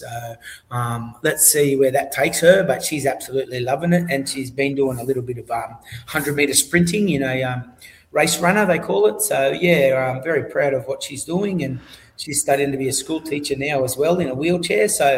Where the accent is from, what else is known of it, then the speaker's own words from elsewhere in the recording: Logan, Queensland, Australia; I grew up in Logan, and 99% of my friends went the wrong way.